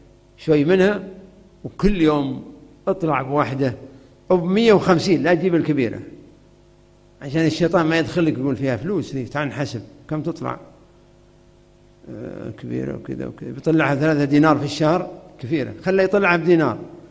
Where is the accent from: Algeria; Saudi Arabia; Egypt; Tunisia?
Saudi Arabia; عندنا في السعودية ما تكلف نص ريال